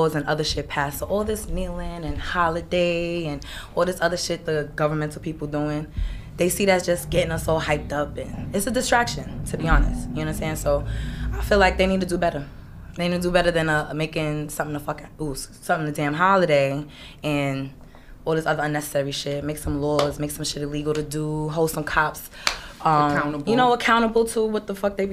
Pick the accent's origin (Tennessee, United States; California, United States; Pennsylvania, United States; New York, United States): New York, United States; Brooklyn; I'm from Brooklyn.